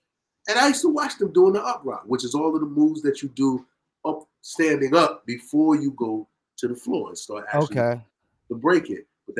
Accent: Brooklyn, New York, United States; I grew up in East New York, Brooklyn. Me and Mr. Bree grew up in East New York, Brooklyn.

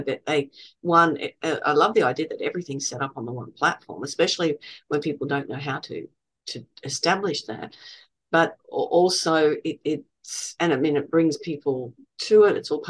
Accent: Australia; being an Australian

